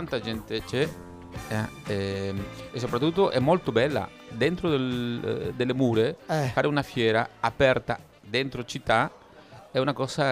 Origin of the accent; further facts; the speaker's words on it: Mexico City, Mexico; Io sono di Città di Messico. Quindi Città di Messico è una cosa che va a una velocità.